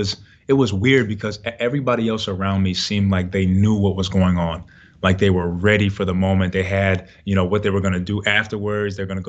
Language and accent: English; Bronx, New York, United States; growing up in Bronx, New York, and playing at the rec center and the park with my dad.